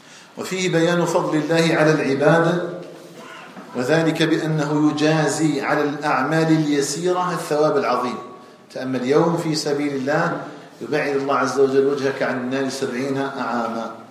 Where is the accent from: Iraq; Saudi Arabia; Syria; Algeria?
Algeria; أن يجعل بلدنا الجزائر آمنا مطمئنا